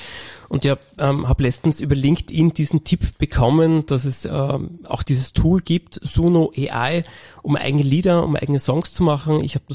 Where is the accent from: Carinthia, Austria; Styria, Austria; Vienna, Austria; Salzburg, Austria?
Carinthia, Austria; Klagenfurt; born there; Ja, ich bin gebürtiger Klagenfurter